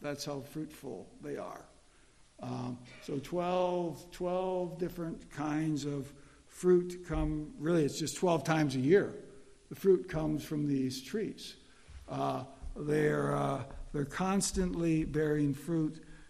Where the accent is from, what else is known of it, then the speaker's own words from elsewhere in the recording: Chicago, Illinois, United States; because I grew up in Chicago, and the Chicago Bears haven't been good for 40 years.